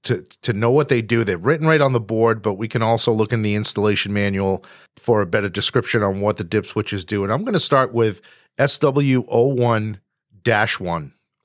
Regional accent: Boston, Massachusetts, United States; So he's traveling to Boston this week, my hometown

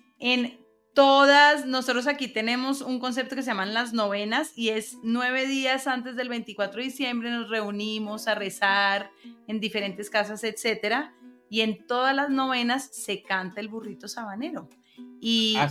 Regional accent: Colombia; No solo somos los colombianos los que decimos que el burrito sabanero es colombiano.

